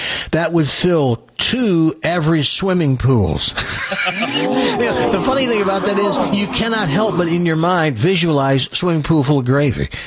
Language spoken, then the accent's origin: English; the South, United States; and a lot of it is because I was raised in the South, is the closest thing to being 10 years old and going to dinner that I can find in this country.